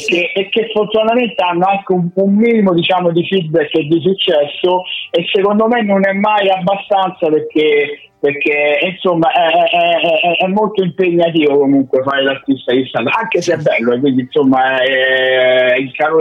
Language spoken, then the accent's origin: Italian; Rome, Lazio, Italy; suonare nella mia città natale, che appunto è Roma